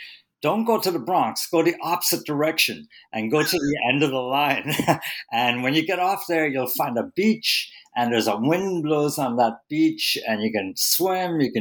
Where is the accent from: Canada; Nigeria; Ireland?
Ireland; now in New York, United States; When I came to the city from Ireland, you know, I lived on the Lower East Side